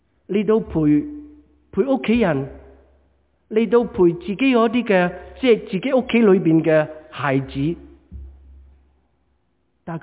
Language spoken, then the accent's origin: Cantonese; China; 所以我哋话佢好值得我哋中国人去敬佩嘅。